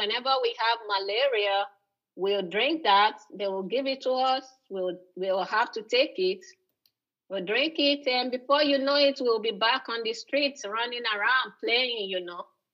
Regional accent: Lagos, Nigeria; born there; My story started in Nigeria. I was born in Lagos, Nigeria. That's western part of Africa.

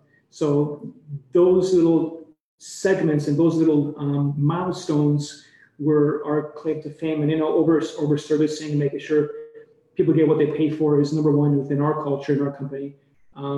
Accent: Toronto, Ontario, Canada; I'm from Toronto, Canada, in early 2007.

